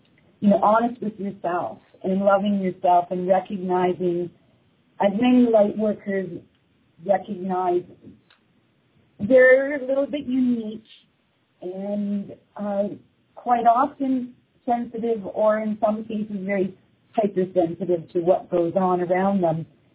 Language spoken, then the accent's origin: English; Ontario, Canada; she is a fellow Canadian, like I am. I'm from Ontario, Canada